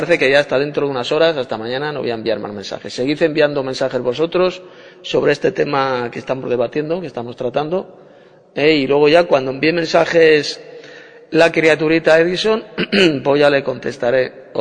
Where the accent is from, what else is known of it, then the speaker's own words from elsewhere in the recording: Madrid, Community of Madrid, Spain; de Madrid, España.